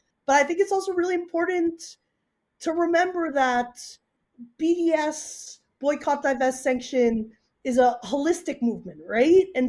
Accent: Canada; This idea that we as Canadian labor, as Canadian workers, need to stop handling anything that has anything to do with Israel.

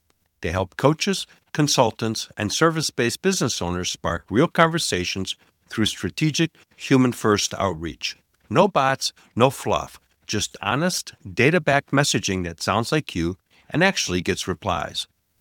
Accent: Bordeaux, Nouvelle-Aquitaine, France; English is a second language; We're both from France in similar regions. I guess you're a little bit more south. I'm a little bit more west. I was in Bordeaux.

